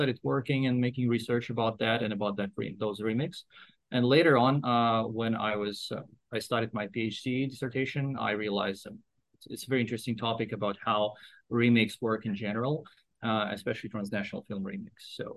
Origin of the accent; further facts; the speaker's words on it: Hong Kong; I'm from Lingnan University and from Hong Kong.